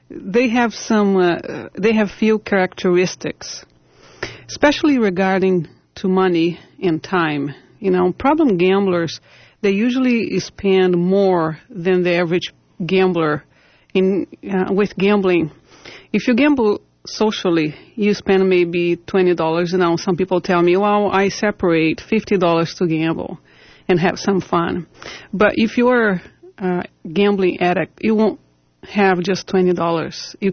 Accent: Brazil; moved away; Well, I'm from Brazil originally, and I came here 13 years ago

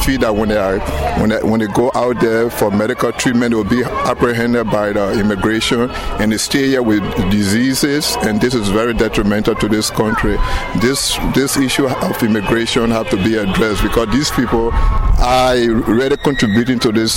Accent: Liberia; English is a second language; now in Lowell, United States; Yeah, I'm from Liberia originally. Yeah.

